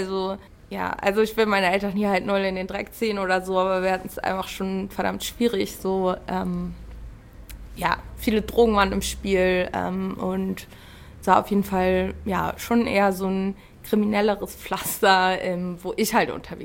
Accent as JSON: {"language": "German", "town": "Ahrensburg", "region": "Schleswig-Holstein", "country": "Germany", "tie": "born or raised there", "said": "Also ich bin halt in Ahrensburg zur Schule gegangen, das ist ja hier in der Nähe von Hamburg, Schleswig-Holstein schon, aber ist so eine halbe Stunde von Hamburg entfernt. Es ist super spießig einfach."}